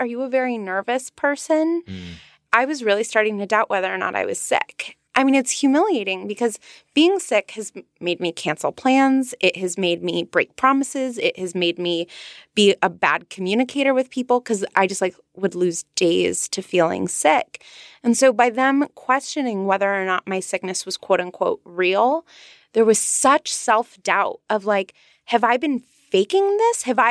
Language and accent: English; California, United States; Probably because I'm a Californian and I'm like, I understand.